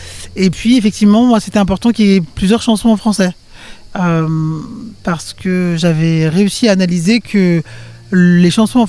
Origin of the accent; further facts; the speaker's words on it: Cameroon; born there; moi je suis né au Cameroun et qu'on a été colonisé et par les Français et par les Britanniques. Donc on a ces deux langues-là dans notre bagage culturel imposé.